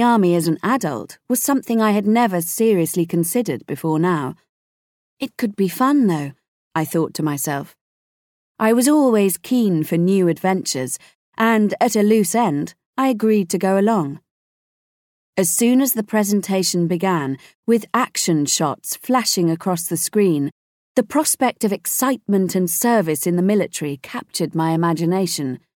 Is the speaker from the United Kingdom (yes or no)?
yes; Edinburgh, Scotland, United Kingdom; born there; I was born in Edinburgh's Western General Hospital in 1975. My mum was Scottish and my dad was from Devon.